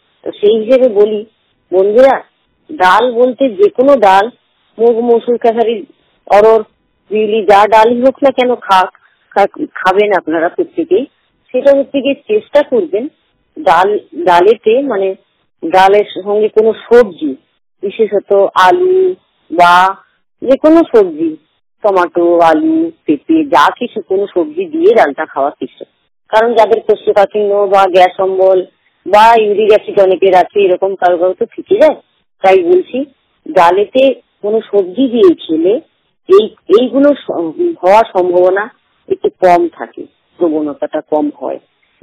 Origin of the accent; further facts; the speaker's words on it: West Bengal, India; আমাদের বাড়ি বলছি … পূর্ব মেদিনীপুর, পশ্চিমবঙ্গ রাজ্য থেকে 100% দৃষ্টিহীন।